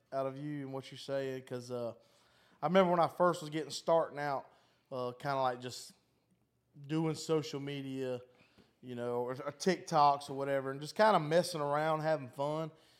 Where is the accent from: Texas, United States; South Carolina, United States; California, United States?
South Carolina, United States; So in Charleston, I'm from South Carolina.